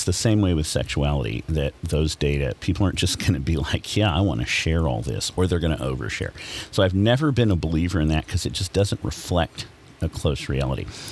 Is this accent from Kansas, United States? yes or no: yes; Kansas, United States; Certainly, I grew up in Western Kansas, and most of my friends were big drinkers.